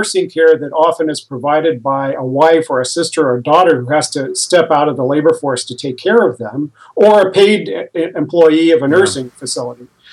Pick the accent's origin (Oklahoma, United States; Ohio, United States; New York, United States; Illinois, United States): Ohio, United States; Columbus; I found a woman who was an expert in possession trance at Ohio State University, and I'm from Columbus, Ohio.